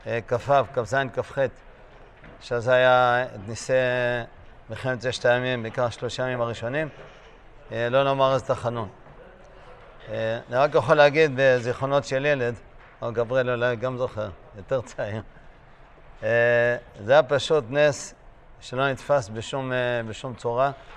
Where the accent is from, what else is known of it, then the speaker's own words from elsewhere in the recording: Eilat, Southern District, Israel; אילת מנותקת. וזה היה ממש מפחיד, ואני בתור ילד שיחקנו בחפרו שוחות